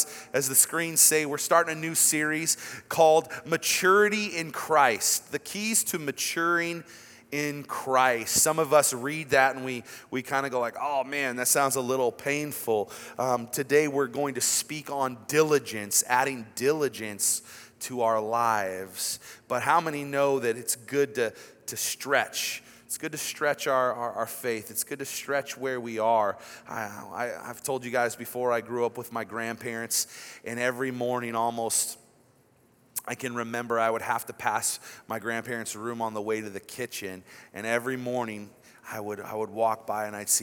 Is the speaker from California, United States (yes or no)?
yes; Bakersfield, California, United States; I'm from the Bakersfield community over there